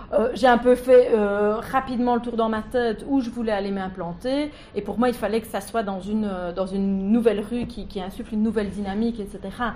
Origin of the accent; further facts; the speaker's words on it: Huy, Wallonia, Belgium; now in Liège, Belgium; Je suis une pure citadine. Je ne viens pas de Liège, je viens de Huy, donc quand même une plus petite ville. Mais bon, j'ai débarqué à Liège quand même assez rapidement pendant mes études.